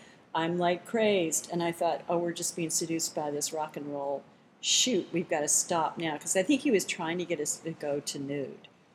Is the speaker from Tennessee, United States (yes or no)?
yes; Tennessee, United States; Jack Daniels is part of my life, I think, back in the day, growing up in East Tennessee.